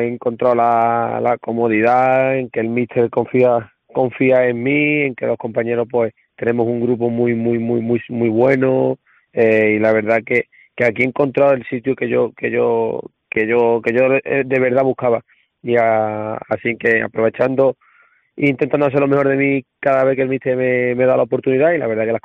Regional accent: Andalusia, Spain; now in Gijón, Spain; tengo muchas ganas de volver a la que fue mi casa, a la que le tengo muchísimo, muchísimo cariño, de volver a mi tierra Andalucía, que sé que no voy mucho, mucho tiempo

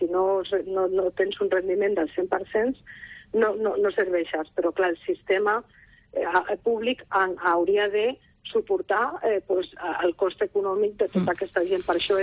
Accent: Barcelona, Catalonia, Spain; Perquè els que som de Barcelona, doncs encara

